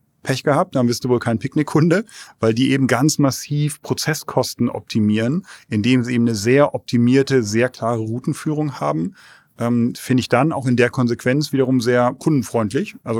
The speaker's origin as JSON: {"language": "German", "country": "Germany", "also_born_or_lived": "London", "said": "Wir sind da als Europäer oder als Deutsche generell so ein bisschen problemorientierter."}